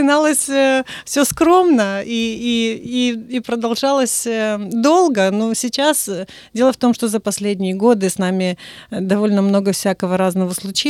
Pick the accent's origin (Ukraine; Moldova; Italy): Moldova; Chișinău; я столкнулась с людьми в Кишиневе, откуда я родом, потому что я долгое время как бы была в кишиневском клубе, и оттуда мои истоки.